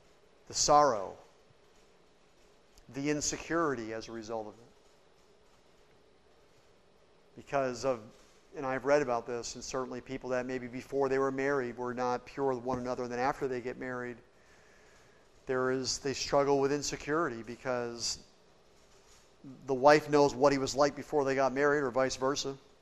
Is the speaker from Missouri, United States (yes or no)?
yes; Springfield, Missouri, United States; I remember my grandmother we'd go to her house when I was growing up in Springfield, Missouri